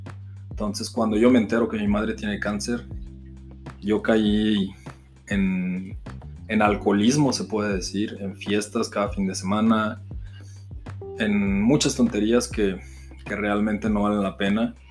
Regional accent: Mexico; moved away as an adult; now in United States; Mi padre es americano, mi madre es mexicana. Entonces, cuando yo estaba chico, prácticamente tenía un año, mis padres se separaron, me tuve que mover a vivir a México. Entonces, pues mi vida normal en México empezó todo.

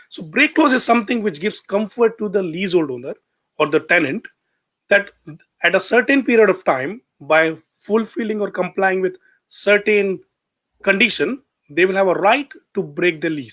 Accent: Mumbai, Maharashtra, India; now in United Kingdom; I'm originally from India.

